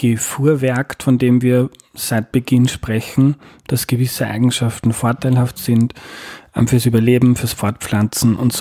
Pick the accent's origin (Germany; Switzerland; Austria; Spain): Austria; Ja, aber als Österreicher haben wir ja